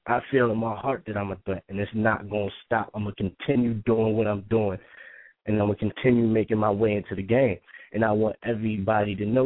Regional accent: Frederick, Maryland, United States; also born or lived in Baltimore; now in Richmond, United States; I'm originally from Frederick, Maryland. You know what I'm saying? So I usually rep Baltimore. That's what I rep to the day I die. I moved to Baltimore when I was a little bit younger.

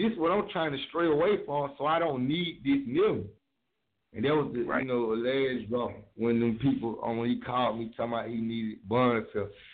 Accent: Bankhead, Georgia, United States; You know, I'm from Bankhead on Mango Circle.

